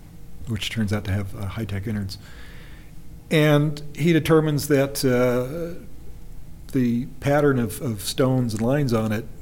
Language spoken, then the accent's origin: English; Canada; from the couple of cuts from 4,000 as a Canadian astronaut candidate.